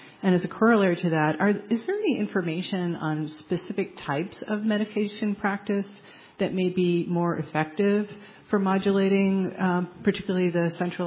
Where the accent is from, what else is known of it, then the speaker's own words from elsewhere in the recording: Michigan, United States; I'm a physician from Michigan here in the United States.